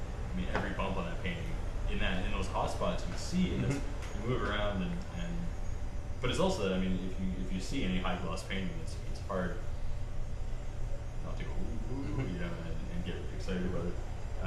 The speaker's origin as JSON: {"language": "English", "town": "Calgary", "region": "Alberta", "country": "Canada", "said": "I am from Calgary, yeah."}